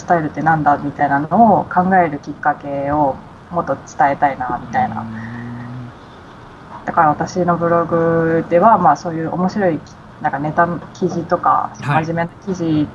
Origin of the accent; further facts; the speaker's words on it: Hokkaido, Japan; 地元が北海道なんですけど、